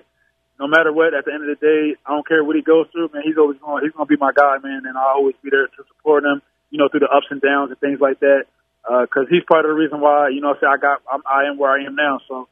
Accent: United States; now in Canada; I feel like as an American, when you come up here, like you really have to kind of humble yourself because, you know, growing up in the States

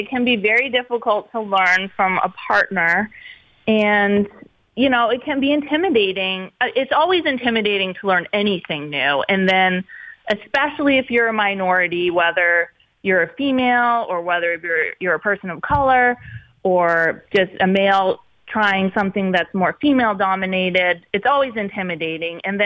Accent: Machias, Maine, United States; now in Gray, United States; But I was born and raised in Metrolla, down east in Washington County, and now I live in Gray on Crystal Lake

